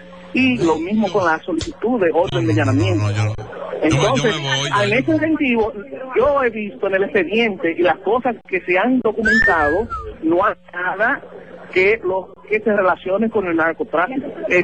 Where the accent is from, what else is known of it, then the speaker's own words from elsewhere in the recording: Puerto Rico; como abogados puertorriqueños explicarle a ustedes.